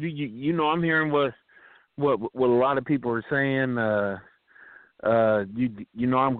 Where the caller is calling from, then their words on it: Columbus, Ohio, United States; I'm calling from Columbus, Ohio.